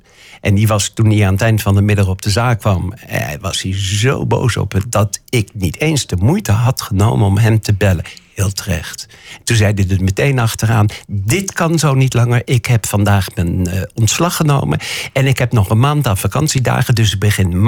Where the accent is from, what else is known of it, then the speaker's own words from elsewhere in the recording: Zwolle, Overijssel, Netherlands; Omdat ik uit Zwolle kwam.